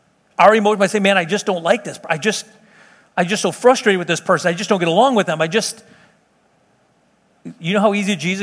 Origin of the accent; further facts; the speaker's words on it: Chicago, Illinois, United States; my grandfather, we grew up on South Side Chicago